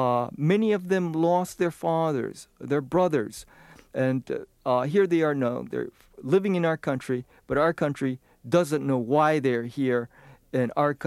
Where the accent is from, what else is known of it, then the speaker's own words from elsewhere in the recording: Hawaii, United States; I would explain to them that I'm not a foreign student. I'm from Hawaii. And they would say, well, isn't Hawaii a foreign country? And I would have to say, hey, no, you know, we're actually part of the United States.